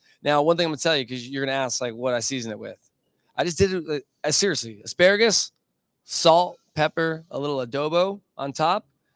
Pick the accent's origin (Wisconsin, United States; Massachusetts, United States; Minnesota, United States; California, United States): California, United States; San Diego; My hometown is San Diego, just so we're clear.